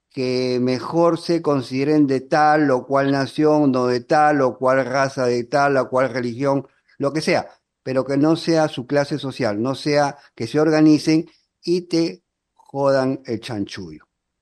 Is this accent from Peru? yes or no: yes; Peru; Porque tú eres chilena, yo soy peruano